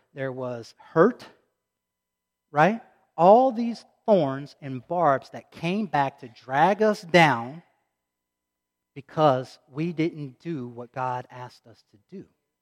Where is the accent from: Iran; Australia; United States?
United States; Patterson, Louisiana; I grew up in Patterson, Louisiana. In Patterson, Louisiana, when I was growing up, there were one or two sightings that I remember in the newspaper of black bears.